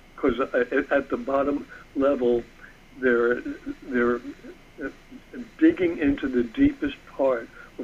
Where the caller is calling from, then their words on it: Lodi, New Jersey, United States; I'm calling from Lodi, New Jersey.